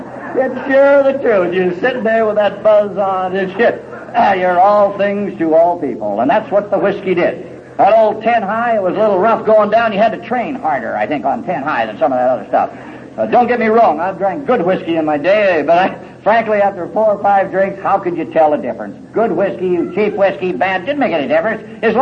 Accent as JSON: {"language": "English", "town": "Los Angeles", "region": "California", "country": "United States", "tie": "born or raised there"}